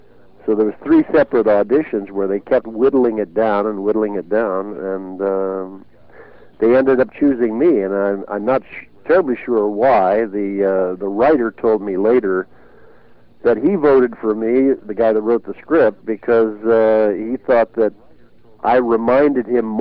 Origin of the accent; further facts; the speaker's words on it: Indiana, United States; now in Los Angeles, United States; I grew up in Indiana, and so I come back here.